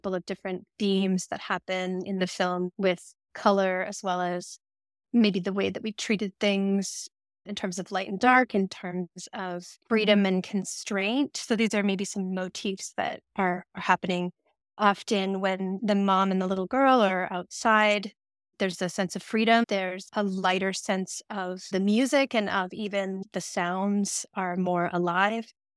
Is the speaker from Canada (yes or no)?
yes; Edmonton, Alberta, Canada; I'm really excited to be back on radio in my hometown, Edmonton.